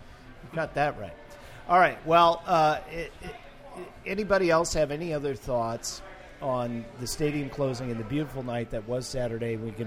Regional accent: Pacific Northwest, United States; Growing up in the Northwest, my high school soccer team would get on the bus and go to Seattle and see the original Sounders in the Kingdom.

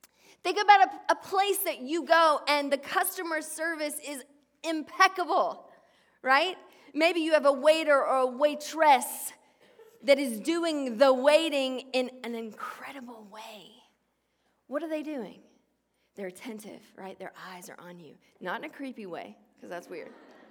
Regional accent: Georgia, United States; Okay, I grew up in Georgia, and so we always called her Jael.

